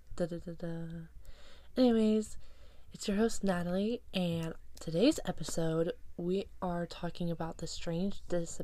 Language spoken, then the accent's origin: English; West Coast, United States; And I'm from the West Coast, so that kind of freaks me out, first of all.